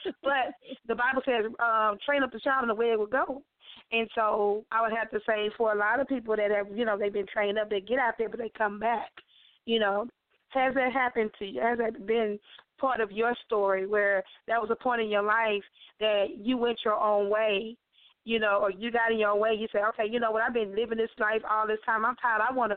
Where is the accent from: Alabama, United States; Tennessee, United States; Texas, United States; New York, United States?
Texas, United States; Houston; The city, born and raised in Houston, Texas.